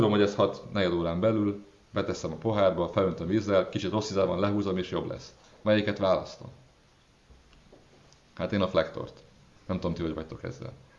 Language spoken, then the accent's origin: Hungarian; Pécs, Baranya, Hungary; Én Pécsről származom, Pécsen vannak ilyen számlálós piros lámpák.